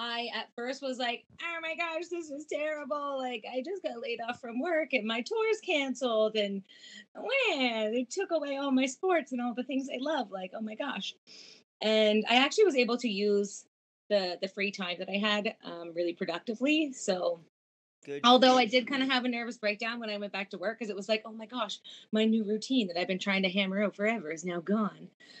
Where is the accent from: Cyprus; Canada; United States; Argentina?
Canada; Nova Scotia; Well, I'm initially originally from Nova Scotia, and just grew up loving wrestling.